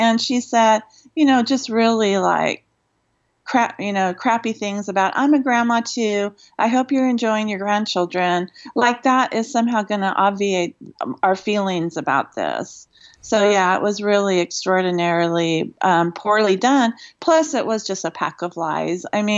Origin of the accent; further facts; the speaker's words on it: Los Angeles, California, United States; born there; I was born in Los Angeles. I've been a Dodger fan my entire life